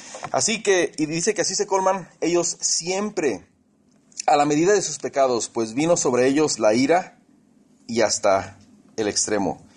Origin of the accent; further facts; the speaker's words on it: Mexico; Ahora, soy bien mexicano.